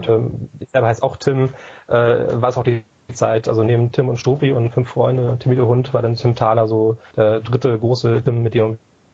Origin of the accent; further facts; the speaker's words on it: Hamburg, Germany; Ich komme aus Hamburg, bin hier geboren, hier aufgewachsen und habe einen Großteil meines Lebens hier verbracht. Und ich bin 42 Jahre alt im Moment.